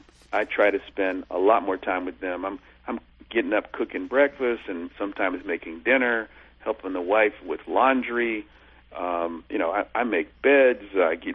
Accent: Los Angeles, California, United States; I grew up in Los Angeles, as you said at the beginning of the show.

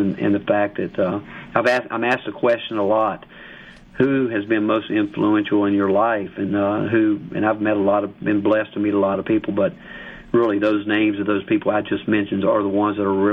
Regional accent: Hickory, North Carolina, United States; now in Tennessee, United States; I grew up in Hickory, North Carolina, and now being here at the University of Tennessee, I'm less than 3 hours from my hometown.

